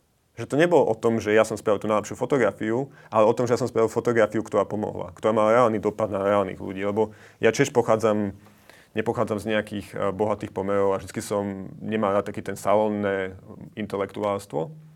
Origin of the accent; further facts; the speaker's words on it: Bratislava, Bratislava Region, Slovakia; Ja som chlapec z Bratislavy, ktorý 10 rokoch utekal pred náckami